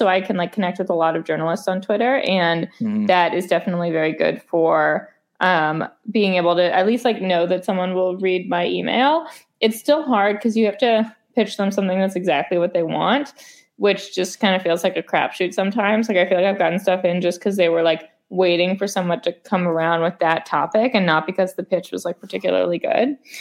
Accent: New York, United States; also born or lived in California; Yes, I'm from New York, and I lived in California for probably like 6 of the last 12 years

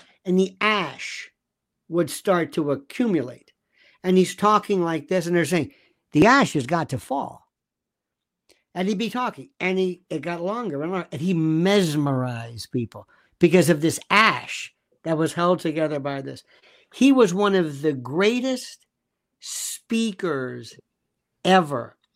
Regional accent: Florida, United States; But anyway, I'm from Florida originally.

